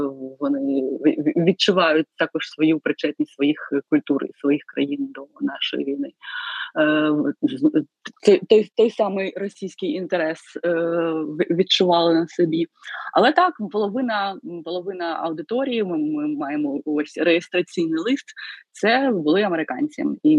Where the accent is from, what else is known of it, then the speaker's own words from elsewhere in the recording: Donetsk, Donetsk Oblast, Ukraine; ми з Донецька родом, і саме там ми обрали українську літературу і культуру як вектор свого професійного розвитку і освіти.